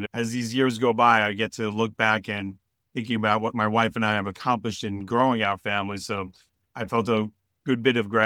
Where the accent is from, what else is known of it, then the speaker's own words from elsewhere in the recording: Brooklyn, New York, United States; also born or lived in Italy; I am an immigrant. I was born in Italy. But I was raised in Brooklyn, so in a lot of ways, I'm very much a native New Yorker